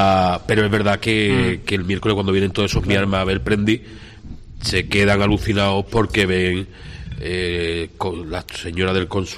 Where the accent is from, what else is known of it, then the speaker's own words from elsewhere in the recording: Seville, Andalusia, Spain; now in Jerez de la Frontera, Spain; yo que soy sevillano